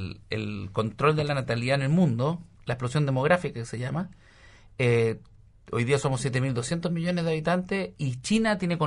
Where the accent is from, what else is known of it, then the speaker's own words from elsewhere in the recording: Chile; Somos más chilenos, o sea que la gente quiere tener, los chilenos queremos nacer y crecer en Chile porque hay más oportunidades.